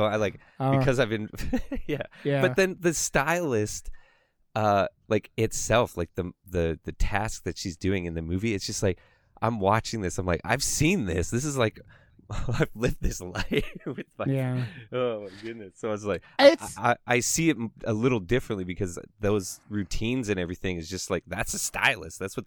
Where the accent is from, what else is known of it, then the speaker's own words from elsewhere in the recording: Canada; So I'm just Canadian.